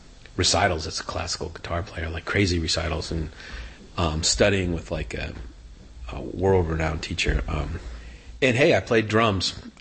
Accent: California, United States; I'm 62. I grew up in the Bay Area.

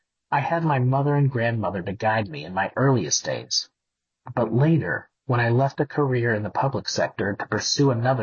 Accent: New York, United States; Though I grew up in New York's Hudson Valley, far from the rural South

